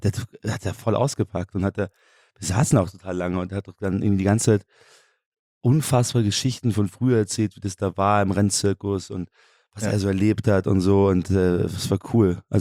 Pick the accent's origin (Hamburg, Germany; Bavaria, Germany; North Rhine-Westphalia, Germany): Bavaria, Germany; Munich; In München, ja. München-Sending.